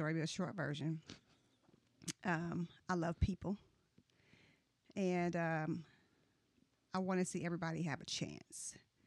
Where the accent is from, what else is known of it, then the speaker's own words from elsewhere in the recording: Kansas City, Missouri, United States; also born or lived in Fort Riley; now in Grandview, United States; So, yeah, I was born in Fort Riley, raised in Kansas City.